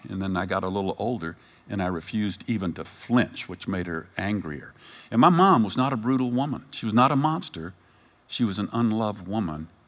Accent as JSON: {"language": "English", "town": "Fort Worth", "region": "Texas", "country": "United States", "tie": "born or raised there", "said": "when I was a little boy in Texas, growing up in Fort Worth, Texas"}